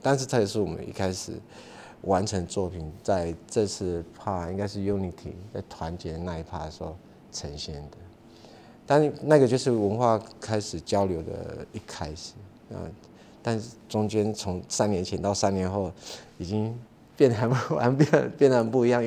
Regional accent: Taitung County, Taiwan; 然后就在台东，我的故乡啦。

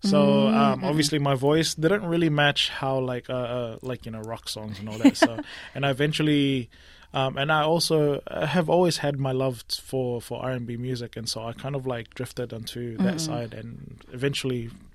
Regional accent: New Zealand; a lot of like my inspiration when it comes to making music was mainly growing up in New Zealand.

